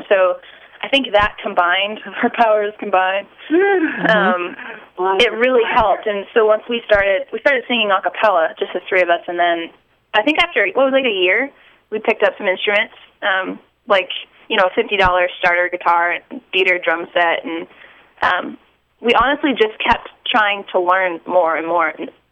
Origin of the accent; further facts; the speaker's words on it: Pennsylvania, United States; now in Nashville, United States; But we've lived here in Nashville for 6 years, but we grew up in Pennsylvania.